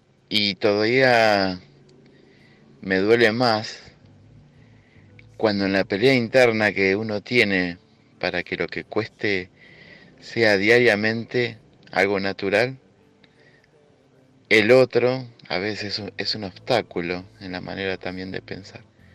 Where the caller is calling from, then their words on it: San Bernardo, Santiago Metropolitan, Chile; de San Bernardo.